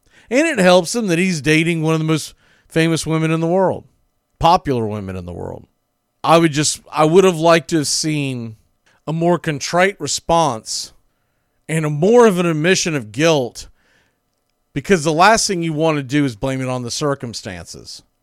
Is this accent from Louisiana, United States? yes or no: no; Florida, United States; Growing up in the Southeast, down here, right down the road from the 500, it's just a part of our, I guess it's really just a part of the North Florida, the culture. South Georgia, North Florida culture.